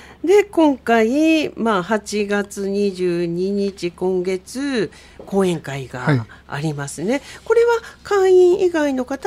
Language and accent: Japanese; Seto, Aichi, Japan; 私も瀬戸で生まれて瀬戸で育ってるんですけど、今も瀬戸なんですけど